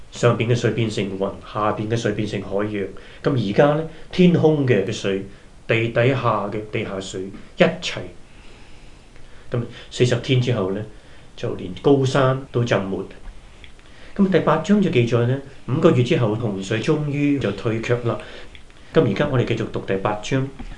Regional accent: China; 我哋中国人啊，我哋唐人啊

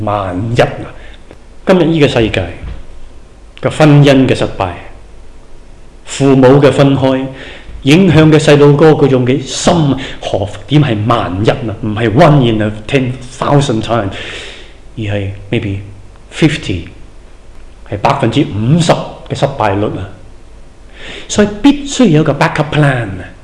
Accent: China; 我本来一个人咧，我中国人咧就唔应该自己赞自己嘅

